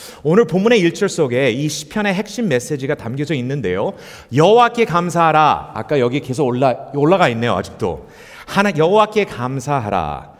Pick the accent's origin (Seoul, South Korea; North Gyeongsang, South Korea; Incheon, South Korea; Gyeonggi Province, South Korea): Incheon, South Korea; 제가 태어나고 자란 곳이 인천인데요. 인천 주안동에서 태어나서